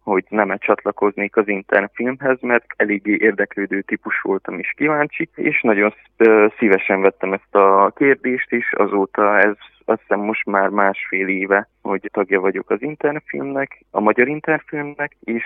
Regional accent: Porumbenii Mari, Harghita, Romania; Én, ahonnan származom, az Nagygalambfalva, Székelyudvarhelyen

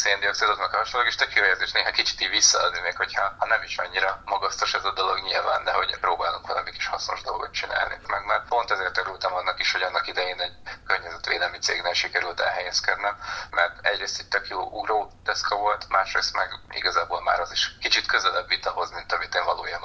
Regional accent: Kiskunfélegyháza, Csongrád-Csanád, Hungary; now in Szeged, Hungary; amikor így ingáztam Kiskunfélegyháza meg Szeged között, Kiskunfélegyházi vagyok egyébként, és onnan költöztem Szegedre.

